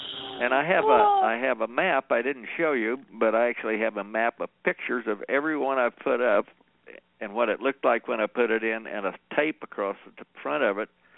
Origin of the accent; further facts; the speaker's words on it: Las Cruces, New Mexico, United States; and I grew up in Las Cruces, and if you go to El Paso or Cruces, there are miles and miles and miles of rock walls.